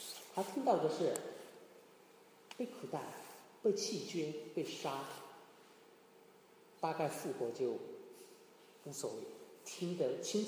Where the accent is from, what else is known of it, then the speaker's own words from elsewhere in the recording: China; 如果用我们中国人的观念来讲的话，最好是龙袍。